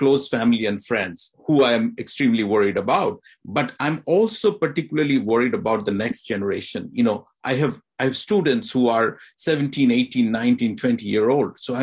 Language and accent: English; Michigan, United States; So for example, in my home state of Michigan, there are over 140,000 South Asian voters